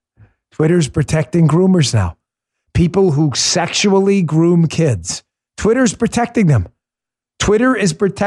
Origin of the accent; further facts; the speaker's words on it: New York, United States; I grew up in New York. I love New York. I always will.